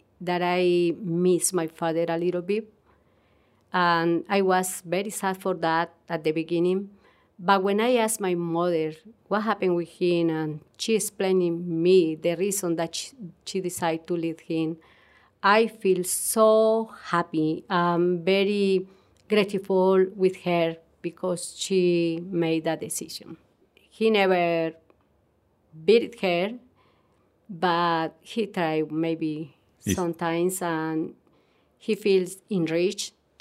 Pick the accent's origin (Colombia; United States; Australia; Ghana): Colombia; Cali, Valle del Cauca; When I was growing up, I had a lot of friends in Cali, in my neighborhood, in the elementary school, high school, middle school, and high